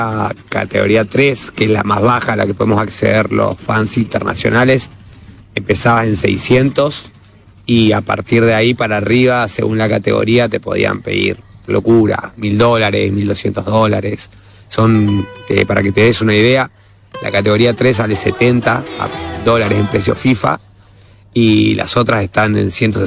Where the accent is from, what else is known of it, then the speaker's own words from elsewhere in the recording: Argentina; now in Qatar; Cuando decís que sos de Argentina